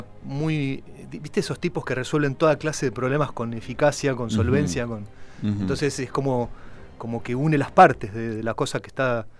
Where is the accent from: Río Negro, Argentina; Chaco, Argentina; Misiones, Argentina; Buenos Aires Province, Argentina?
Buenos Aires Province, Argentina; La Plata; somos de La Plata, está, sí, todo bien.